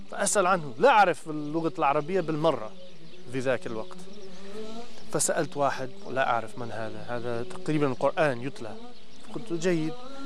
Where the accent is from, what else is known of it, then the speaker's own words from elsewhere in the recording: Oklahoma, United States; من أمريكا.